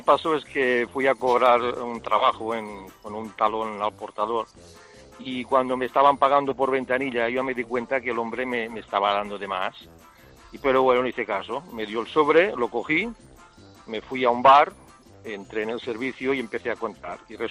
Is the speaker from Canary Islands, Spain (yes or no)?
no; Catalonia, Spain; Somos los catalanes, somos agarrados, pero macho, te has pasado.